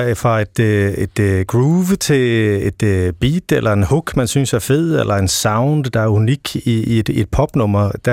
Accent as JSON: {"language": "Danish", "country": "Sweden", "tie": "born or raised there", "moved": "yes", "lives_now": "Denmark", "said": "Jamen, jeg har jo spillet meget klaver som ung og opvokset i Sverige. Der er den lille tone her. Men da vi flyttede til Danmark"}